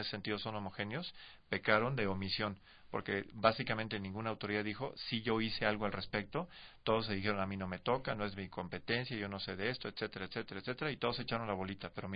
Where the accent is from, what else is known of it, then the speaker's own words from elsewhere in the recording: Mexico; como mexicanos deberíamos estar sumamente indignados y sumamente preocupados